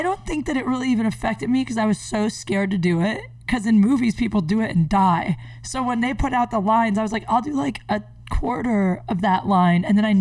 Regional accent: Canton, Ohio, United States; Yeah, Ohio. That's why. I'm from Canton.

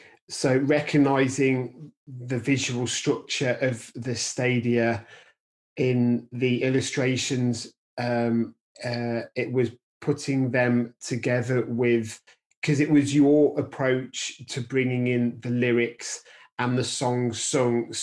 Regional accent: England, United Kingdom; now in Scotland; And as an Englishman living in Scotland right now

